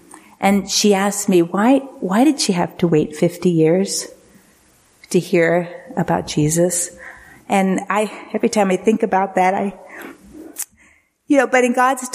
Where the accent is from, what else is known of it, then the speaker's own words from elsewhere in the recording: United States; well, yeah, I'm Christian because I'm American